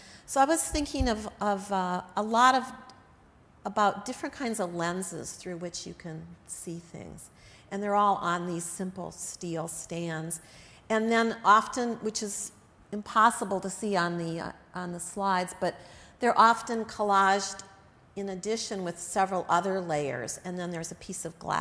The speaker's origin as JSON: {"language": "English", "region": "Wisconsin", "country": "United States", "tie": "born or raised there", "said": "And also, I grew up Catholic in Wisconsin, and I have always felt that that's a part of my using red"}